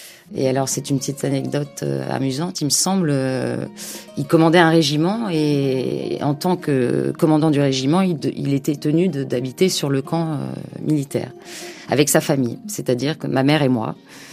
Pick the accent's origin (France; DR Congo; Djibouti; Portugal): Djibouti; moved away; Enfin, quand j'ai quitté Djibouti, il n'y avait pas encore la dictature. Mais c'est donc un pays, évidemment, depuis gamine, dont j'entendais parler, qui est un confetti, hein, c'est tout petit.